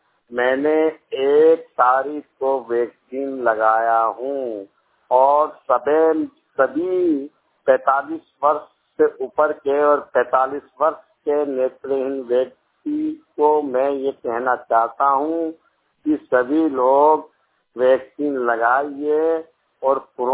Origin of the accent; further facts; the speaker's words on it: Chhindwara, Madhya Pradesh, India; मैं जिला छिंदवाड़ा मध्य प्रदेश चाना मेटा का रहने वाला हूँ। … मैं 100% नेत्रहीन हूँ।